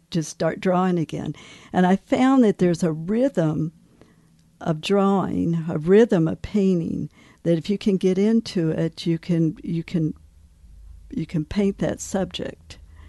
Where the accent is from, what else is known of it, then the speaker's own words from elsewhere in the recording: Lubbock, Texas, United States; now in Tucson, United States; No, I grew up in Lubbock, Texas. I got my bachelor's degree there, my bachelor's of fine arts.